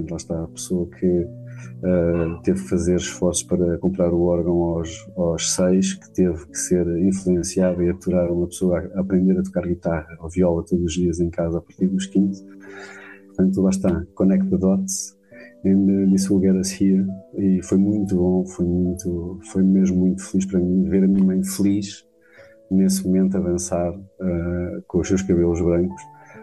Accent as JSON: {"language": "Portuguese", "town": "Cova da Piedade", "region": "Setúbal", "country": "Portugal", "tie": "born or raised there", "said": "eu sou nascido e criado na Cova da Piedade, a minha mãe é de Vila Buim, o meu pai é de um sítio também muito perto, é de Miranda do Douro, de Genísio, portanto, uma aldeia perto de Miranda do Douro, portanto, dois mundos muito, muito separados."}